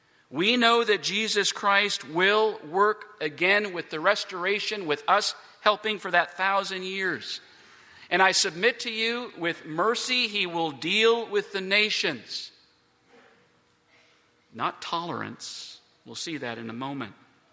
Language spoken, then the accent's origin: English; Canada; On my mother's side of the family, we have Texan. And I spent 21 years growing up in Canada. So I have all of these different things sort of mixed all together.